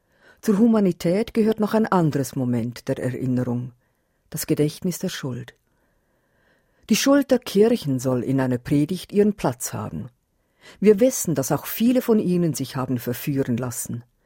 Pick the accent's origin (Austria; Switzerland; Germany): Switzerland; Aber was habe ich als Schweizerin mit dieser Unheilsgeschichte zu tun?